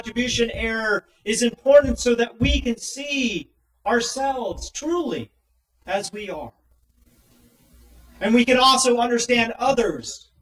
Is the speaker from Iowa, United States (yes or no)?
no; Los Angeles, California, United States; My parents grew up on a farm, but I did not. I grew up in Los Angeles.